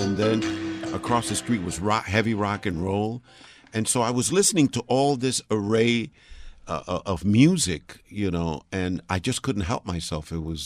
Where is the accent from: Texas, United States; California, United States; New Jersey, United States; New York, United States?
New York, United States; Bronx; When I was a kid in elementary school, I was in the Bronx, but this was way pre-war, pre-rap.